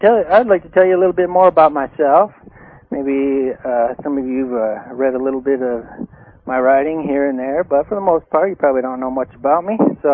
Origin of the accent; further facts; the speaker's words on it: Alpena, Michigan, United States; born there; So, I was born in Alpena, Michigan, which is way up towards the tip of the Lower Peninsula on the East Coast, on November 20th, 1973.